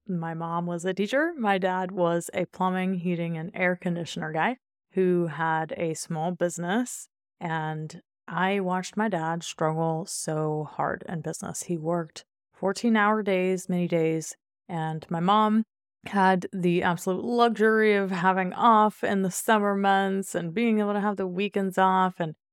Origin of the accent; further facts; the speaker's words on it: Covington, Louisiana, United States; moved away as an adult; I didn't actually grow up in New Orleans proper. I grew up about 45 minutes north of New Orleans in a tiny town called Covington, Louisiana.